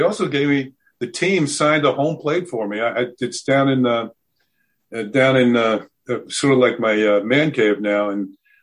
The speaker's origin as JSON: {"language": "English", "region": "New York", "country": "United States", "tie": "born or raised there", "said": "as I said about growing up in New York, maybe not being the person I am now"}